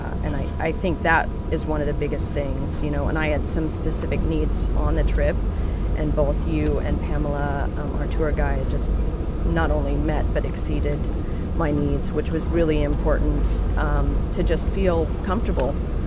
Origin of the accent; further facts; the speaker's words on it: Santa Rosa, California, United States; Well, hello … from Santa Rosa, California.